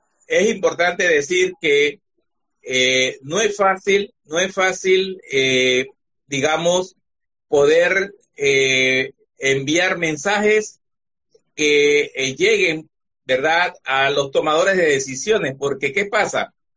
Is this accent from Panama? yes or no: yes; Panama; nosotros como panameños no vemos esa verdad absoluta que hay